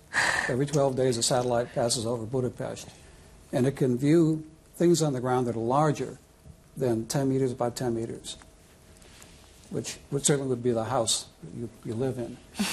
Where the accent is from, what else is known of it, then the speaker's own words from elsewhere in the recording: Gainesville, Florida, United States; Well, actually, I'm from Gainesville, Florida, which is a very small university city about 600 miles from that photograph, which is Miami Beach.